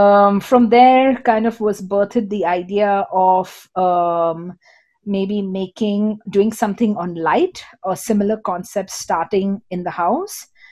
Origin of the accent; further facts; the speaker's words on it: Mumbai, Maharashtra, India; also born or lived in Netherlands; now in Goa, India; I came back to India. I'm from Mumbai, which is a city, and I didn't want to go back into the city because I felt kind of done with cities. So I shifted straight to Goa.